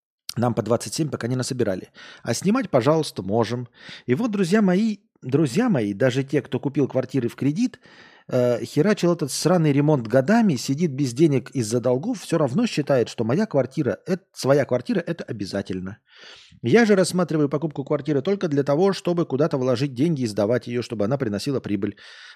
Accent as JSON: {"language": "Russian", "town": "Minsk", "country": "Belarus", "said": "Я из Минска, мы так с мужем купили, там с мужем купили квартиру"}